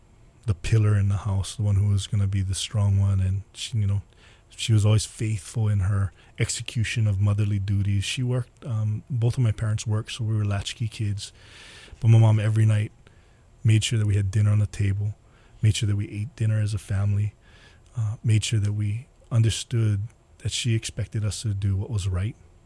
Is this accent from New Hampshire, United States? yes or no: no; Kaneohe, Hawaii, United States; when we were growing up, we grew up actually in Kaneohe